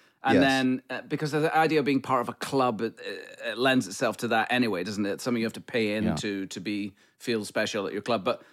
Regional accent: Scotland, United Kingdom; I grew up playing because in Scotland everybody plays.

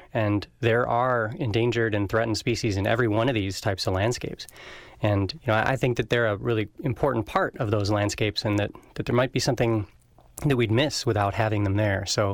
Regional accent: Midwest, United States; I grew up in the Midwest, but not in the upper Midwest, not in Minnesota

